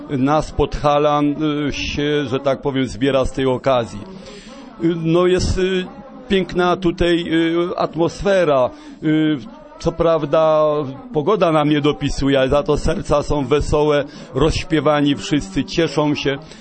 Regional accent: Lesser Poland, Poland; No bo jestem podhalaninem, ja nawet nie mówię, że góralem, no podhalaninem, bo to trzeba rozróżnić trochę, bo górale są różni, prawda, i żywieccy, i śpiscy, i różni, a my są na Podhalu.

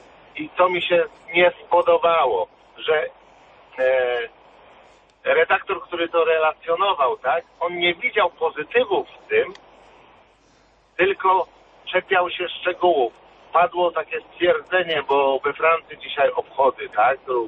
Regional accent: Pułtusk, Masovian Voivodeship, Poland; Zapraszam do Półtuska, bo jestem z Półtuska, mamy przepiękną bazylikę.

